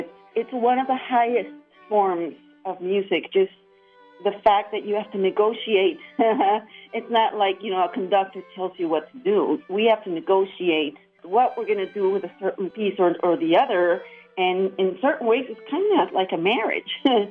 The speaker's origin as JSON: {"language": "English", "country": "Venezuela", "said": "because I'm originally from Venezuela."}